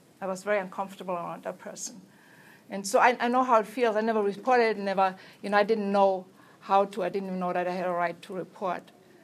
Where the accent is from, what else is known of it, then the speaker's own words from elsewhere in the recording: Germany; English is a second language; And I was probably, my accent kind of stuck out because it was, you know, there are not many Germans there.